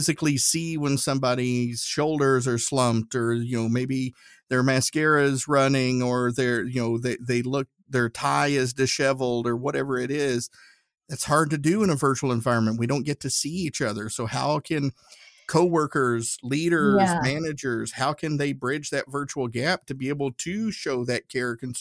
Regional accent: Tennessee, United States; I remember growing up in Northeast Tennessee, going through German class

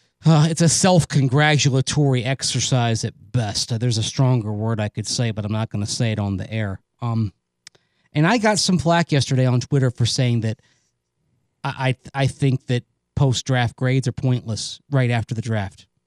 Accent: Windsor, Ontario, Canada; Born and raised in South Detroit, otherwise known as Windsor.

